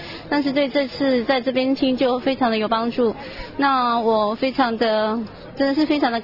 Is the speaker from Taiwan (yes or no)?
yes; Taiwan; 我是从台湾过来的啊